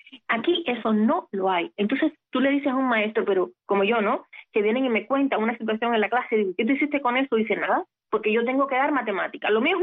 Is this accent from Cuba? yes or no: yes; Cuba; cuando algunas personas hablan conmigo y se enteran que soy cubana, a mí y a mis amigas se lo hacen, ¿cubana? ¿Que tú eres cubana? La gente no me cree. No, porque es que tú no hablas como cubana. Y yo me siento cubana 100%.